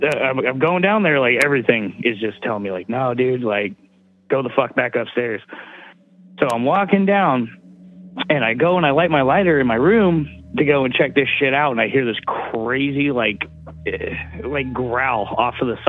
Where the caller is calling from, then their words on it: Eugene, Oregon, United States; also born or lived in Reno, Nevada; from Eugene.